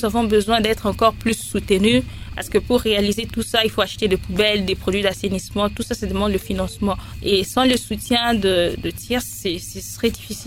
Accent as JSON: {"language": "French", "town": "Lubumbashi", "region": "Haut-Katanga", "country": "DR Congo", "said": "Je viens de Lumbashi"}